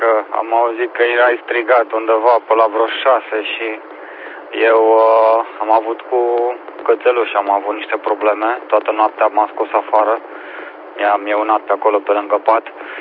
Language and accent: Romanian; Timișoara, Timiș County, Romania; also born or lived in Arad; și eu sunt tot din Timișoara, zona, bine, na, mutat din Timișoara, născut în Arad și acum a ajuns aici în Y3